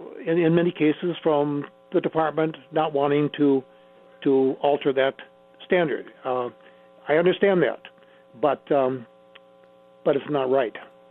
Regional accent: United States; just living up in this country, raising, being an American, is that you are going to take on some aspects of this of racism in our country.

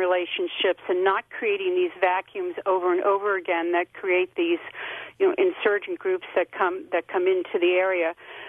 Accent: Boston, Massachusetts, United States; I didn't grow up in Rhinelander, Wisconsin. I grew up in Boston.

